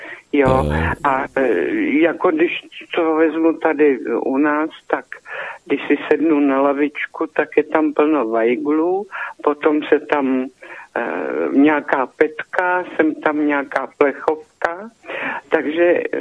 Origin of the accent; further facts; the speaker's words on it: Nejdek, Karlovy Vary Region, Czechia; A vždycky padne, z kterého kouta republiky jste, a když jsem řekla, že z Nejtku